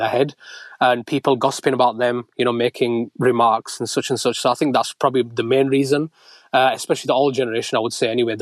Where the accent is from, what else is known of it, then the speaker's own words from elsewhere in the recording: Leeds, Yorkshire and the Humber, United Kingdom; I'm 33 and I'm from Leeds.